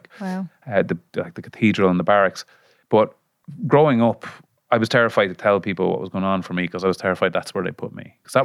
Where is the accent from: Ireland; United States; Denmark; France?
Ireland; Mullingar, Leinster; I grew up in Mullingar